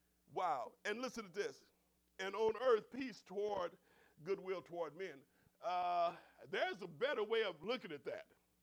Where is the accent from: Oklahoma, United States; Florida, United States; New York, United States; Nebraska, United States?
Oklahoma, United States; Okmulgee; I'm from Okmulgee, Oklahoma, and they didn't have street lights in the part of town where we live.